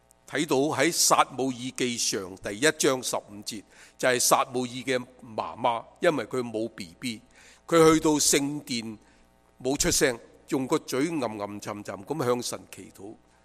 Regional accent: China; 我们中国人 最高级的是去到光宗耀祖

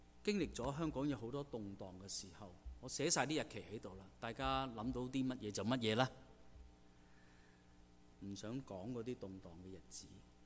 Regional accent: Guangdong, China; 为什么我们不好像我们广东人说何不一试呢

